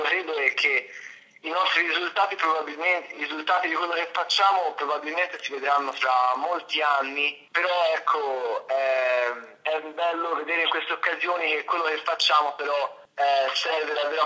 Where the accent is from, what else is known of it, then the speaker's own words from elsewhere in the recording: Scarperia, Tuscany, Italy; Io ho appena fatto 20 anni e sono di Scarperia, nella zona provincia di Firenze, del Mugello.